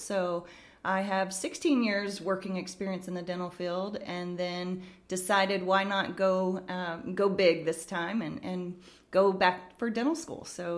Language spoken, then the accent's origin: English; Pensacola, Florida, United States; now in New Orleans, United States; I'm from Pensacola, Florida, so the closest dental school in proximity to my hometown was LSU.